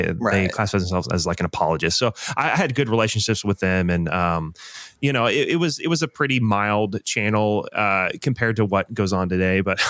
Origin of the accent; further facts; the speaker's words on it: Austin, Texas, United States; You know, I'm from Texas, so you can imagine how that goes.